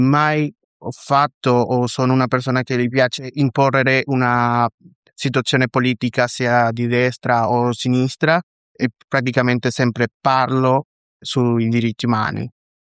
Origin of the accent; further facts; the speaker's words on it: Venezuela; moved away as an adult; dalla mia esperienza come venezuelano. Sono nato in Venezuela nel 2000 e ho vissuto lì fino al 2018.